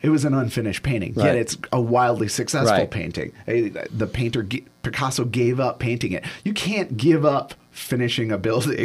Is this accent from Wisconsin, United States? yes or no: yes; Milwaukee, Wisconsin, United States; now in Portland, United States; I'm from Milwaukee, Wisconsin, where they really they worship their waterfront with Lake Michigan.